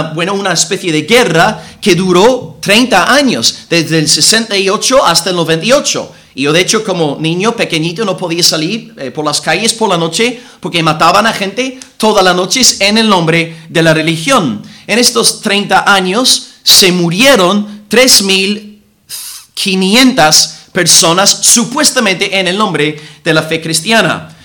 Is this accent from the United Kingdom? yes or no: yes; Northern Ireland, United Kingdom; del conflicto de Irlanda del Norte, de donde soy yo